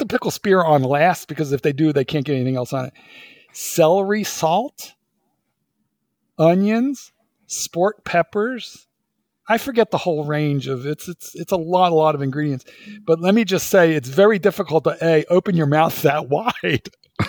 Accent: Philadelphia, Pennsylvania, United States; born there; It's not the same as the Philadelphia cheesesteak, and I'm a Philadelphian by birth, so I would know the difference.

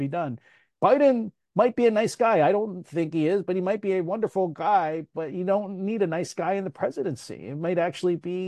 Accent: Pennsylvania, United States; like my home state, like Josh Shapiro from Pennsylvania

